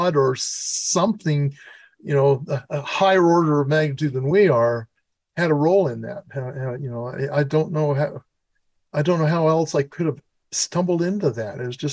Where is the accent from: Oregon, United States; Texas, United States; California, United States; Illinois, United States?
Oregon, United States; La Grande; born there; I was born in Oregon.